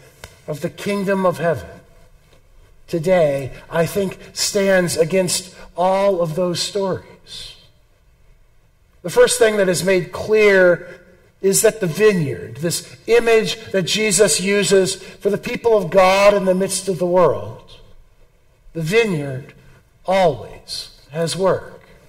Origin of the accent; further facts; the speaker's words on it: Illinois, United States; Growing up in Illinois, we had all of the Abraham Lincoln stories